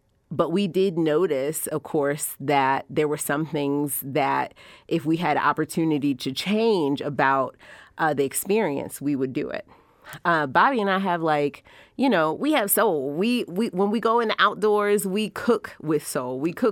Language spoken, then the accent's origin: English; Baltimore, Maryland, United States; I'm from Baltimore, I'm from the city, I'm a city girl